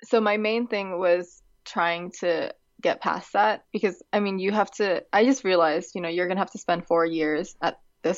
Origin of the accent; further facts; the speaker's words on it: Thailand; also born or lived in United States; I was born in America, so I have an American passport through birthright. But then my parents are Thai, and I grew up in Thailand. So I also have a Thai passport.